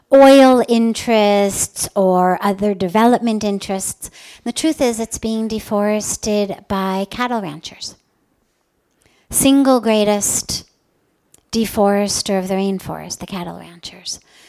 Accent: California, United States; now in Indiana, United States; I have been very blessed to be here now for 21 years. I'm originally from America, from California.

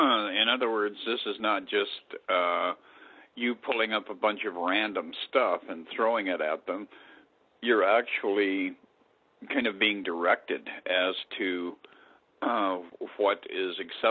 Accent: Pueblo, Colorado, United States; I grew up in Colorado in the 1950s in a little town called Pueblo.

